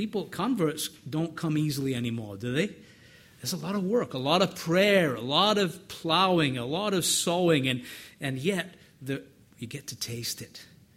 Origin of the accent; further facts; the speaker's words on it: United Kingdom; I'm English, she's Irish, I'm a city boy